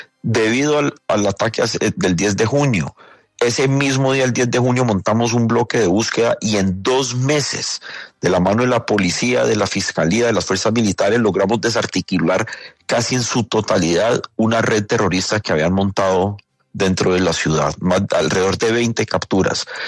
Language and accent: Spanish; Cali, Valle del Cauca, Colombia; pero como caleño, muy dolido con lo que ha pasado ayer